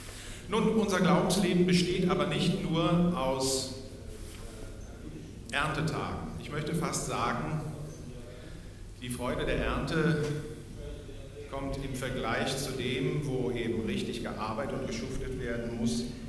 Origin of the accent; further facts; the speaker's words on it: Rhineland-Palatinate, Germany; Aber ich komme aus einer Weingegend in Deutschland, an der A, das nördlichste Rotweinanbaugebiet Deutschlands.